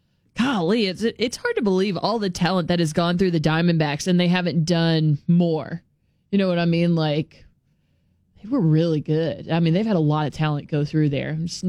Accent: Texas, United States; No, you are where you're born, and I'm a Texan.

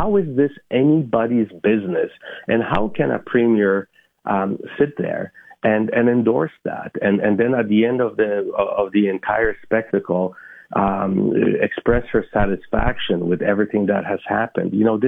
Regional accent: Alberta, Canada; I am very concerned as a Canadian, not only as an Albertan.

